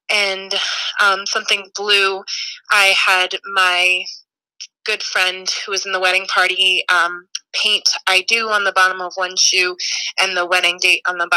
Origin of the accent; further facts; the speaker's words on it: Albany, New York, United States; I'm from Albany, New York.